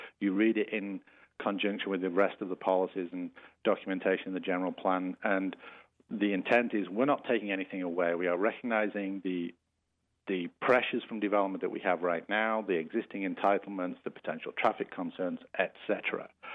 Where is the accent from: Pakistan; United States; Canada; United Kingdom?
United Kingdom; England; I always express myself as being English. We are two people separated by a common language.